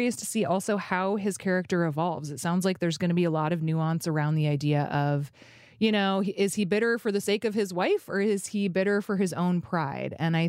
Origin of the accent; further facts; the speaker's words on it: Alaska, United States; My like American geography is terrible because growing up in Alaska, everything is just small and to the south.